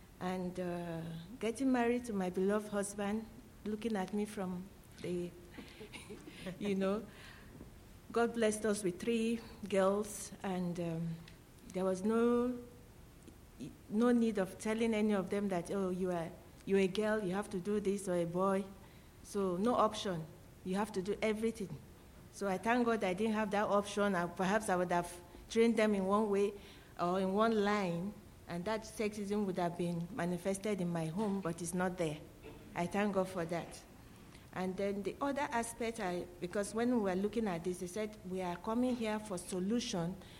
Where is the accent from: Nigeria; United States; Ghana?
Nigeria; Yola, Adamawa; I'm from Yola, Adamawa State, Nigeria.